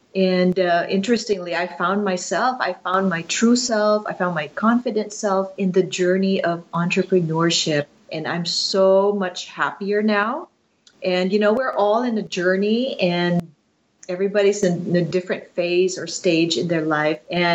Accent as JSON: {"language": "English", "country": "Philippines", "moved": "yes", "lives_now": "United States", "said": "I'm actually Filipino. I came from the Philippines in 1984. I immigrated here in the U.S. with my family, with my mom and my two brothers."}